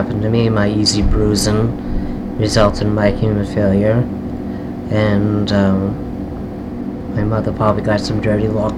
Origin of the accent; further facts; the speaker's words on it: Saugus, Massachusetts, United States; I grew up on School Street.